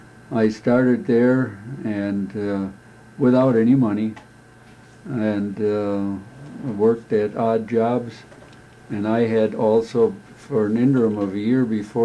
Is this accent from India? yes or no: no; Milwaukee, Wisconsin, United States; I was born in Milwaukee also in 1921. And as I was growing up, the Great Depression hit the United States.